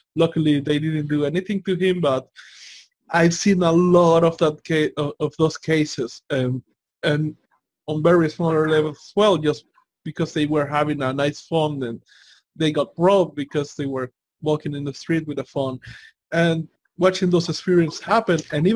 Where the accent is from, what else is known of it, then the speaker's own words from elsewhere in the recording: El Salvador; Again, I'm from El Salvador.